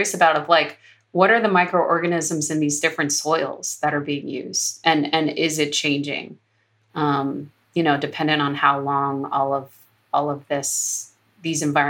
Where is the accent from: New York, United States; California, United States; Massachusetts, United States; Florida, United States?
Florida, United States; Because I grew up partially in Florida and I would, like, just remembered the lizards climbing on the walls